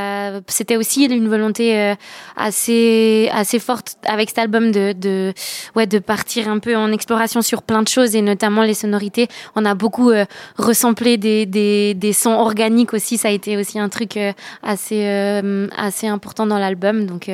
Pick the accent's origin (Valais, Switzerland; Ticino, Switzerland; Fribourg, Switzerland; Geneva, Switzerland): Valais, Switzerland; moi j'ai un peu baigné dans la fête aussi en tant que valaisanne